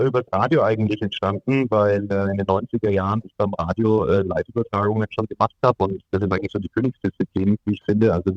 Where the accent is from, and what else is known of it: Bavaria, Germany; born or raised there; also born or lived in Nuremberg